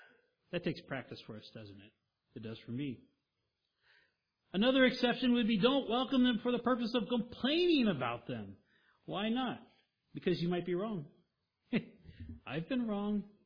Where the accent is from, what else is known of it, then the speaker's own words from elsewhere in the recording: Oklahoma, United States; You have to be older from Oklahoma like me. Yeah. I'm from Oklahoma.